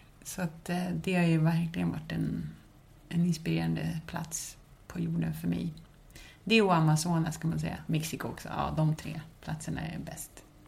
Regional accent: Valsta, Stockholm County, Sweden; also born or lived in Chile; now in Malmö, Sweden; Jo, jag är en stockholmare från början. Bor numera i Malmö. Ja, men jag är född i Chile. Kom hit när jag var spädbarn. De tog mig hit. De drog mig ur mina rötter.

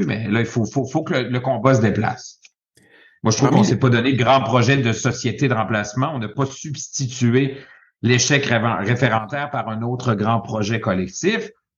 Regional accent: Quebec, Canada; En fait, dans toute notre histoire moderne, les Québécois ont voulu être reconnus par le regard des aut

